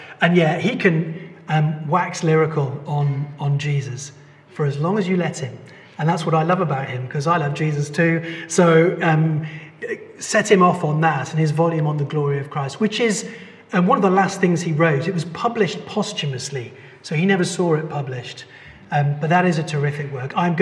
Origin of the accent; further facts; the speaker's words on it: England, United Kingdom; There's always some class thing between us as English, isn't there?